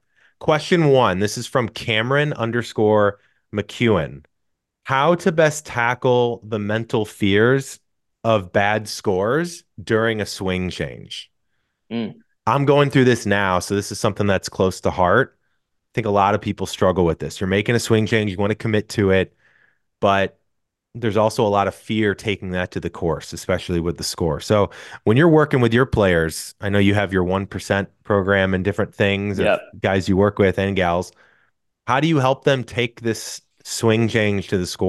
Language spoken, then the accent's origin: English; St. Louis, Missouri, United States; I'm from St. Louis, so I would go down this, it was called Hidden Valley